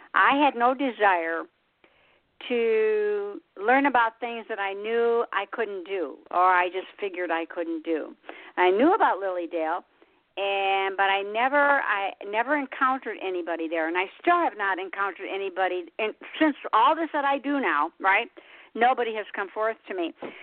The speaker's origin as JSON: {"language": "English", "region": "Michigan", "country": "United States", "said": "Because I'm originally from Michigan"}